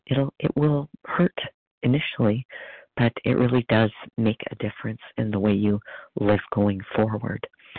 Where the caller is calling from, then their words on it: Wisconsin, United States; Hey, Abby. … I'm from Wisconsin.